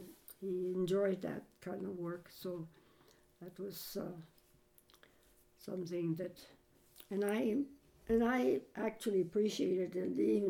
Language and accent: English; Forfar, Scotland, United Kingdom; born there; Oh, just in Forfar.